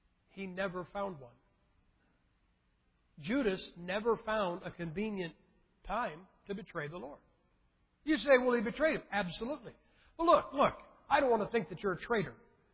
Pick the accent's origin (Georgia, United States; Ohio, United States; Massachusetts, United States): Ohio, United States; I know you guys count yourself as the South, and I'm from Ohio.